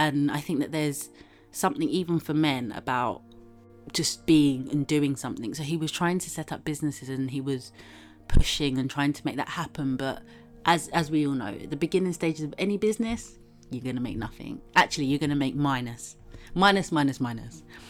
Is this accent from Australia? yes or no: no; Nigeria; Being a Nigerian, there's no point.